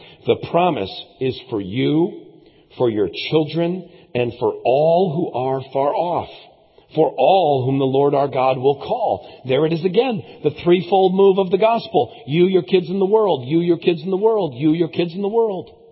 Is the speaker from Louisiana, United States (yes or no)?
no; Connecticut, United States; Now, when I grew up in church in Connecticut